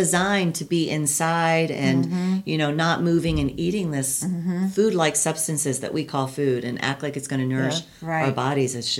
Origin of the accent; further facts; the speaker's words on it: Florida, United States; And I'm from Florida. I've been here about a decade, but we have these there too.